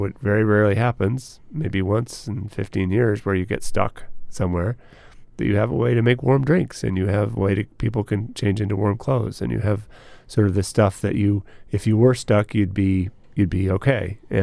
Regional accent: Alaska, United States; Well, I'm from Alaska, so I can back Les up.

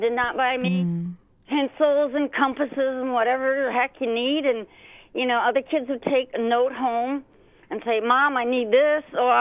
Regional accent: Michigan, United States; there was six of us in the family. We grew up in Michigan in farm country.

